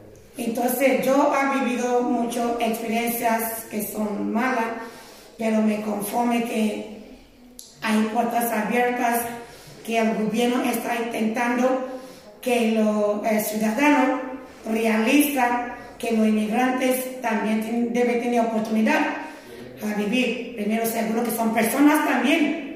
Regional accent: Nigeria; now in Sevilla, Spain; Yo trabajaba en banco antes, en 8 años, en mi país, First Bank Nigeria PLC.

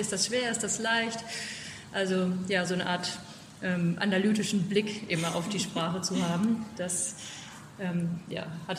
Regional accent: Marburg, Hesse, Germany; Ich komme aus Marburg. Das ist eine kleine Universitätsstadt in Hessen. Hessen ist ein Bundesland im Zentrum von Deutschland und Marburg liegt etwa so eine Stunde nördlich von Frankfurt.

